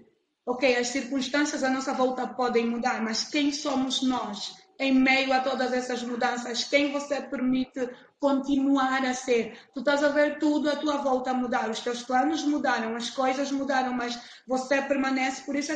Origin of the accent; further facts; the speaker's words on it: Angola; para quem é africano, para quem é nosso, assim, está falando agora já como angolana